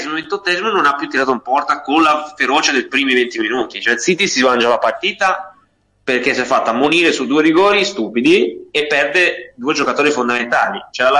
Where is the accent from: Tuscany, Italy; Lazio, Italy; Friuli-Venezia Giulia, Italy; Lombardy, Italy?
Lazio, Italy; Rome; Perché io non mi preparo niente, io sono romano